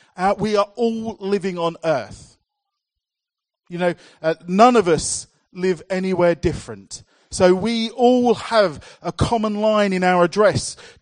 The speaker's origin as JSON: {"language": "English", "region": "London", "country": "United Kingdom", "tie": "born or raised there", "said": "Corby, compared to where I grew up in London, Corby is quite rural"}